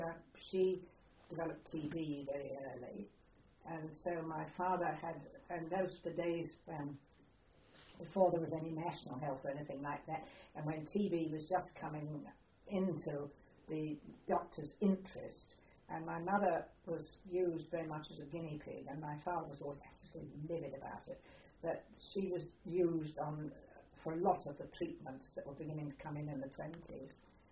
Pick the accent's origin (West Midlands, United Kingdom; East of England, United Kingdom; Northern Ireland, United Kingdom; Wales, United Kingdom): West Midlands, United Kingdom; born there; Yes, my family are basically London, and I was born in Shropshire just towards the end of the war.